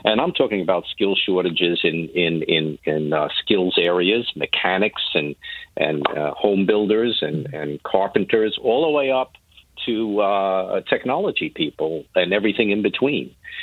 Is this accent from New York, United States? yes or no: yes; Bronx, New York, United States; And, you know, you're from the Bronx, I'm from the Bronx.